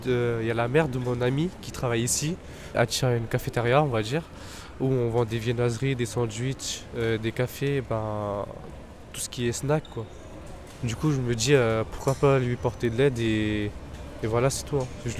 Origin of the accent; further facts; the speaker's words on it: Sarcelles, Île-de-France, France; Par exemple, moi je viens de Sarcelles.